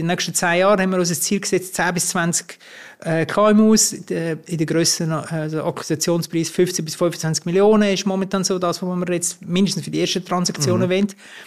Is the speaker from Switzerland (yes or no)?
yes; Zurich, Switzerland; jetzt als Zürcher ins Baselbiet